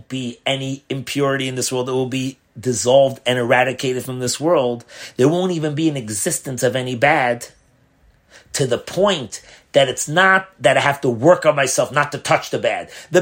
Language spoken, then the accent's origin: English; Crown Heights, New York, United States; I remember when I was brought up in Crown Heights, even though we used to go to Springfield for Pesach to my grandparents